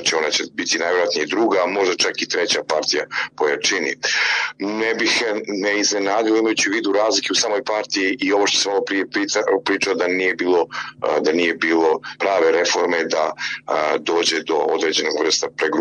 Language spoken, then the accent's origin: Serbian; Montenegro; prije svega na sjeveru Crne Gore, odakle sam ja